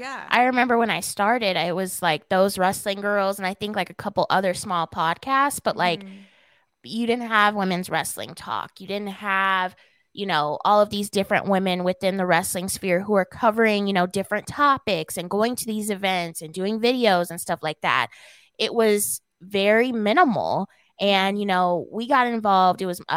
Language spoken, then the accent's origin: English; West Coast, United States; You know, I'm from the West Coast.